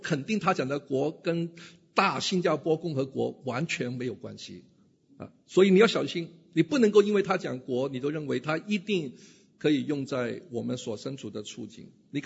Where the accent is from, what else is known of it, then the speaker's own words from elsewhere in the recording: United States; Chinese is a second language; 那我来自美国嘛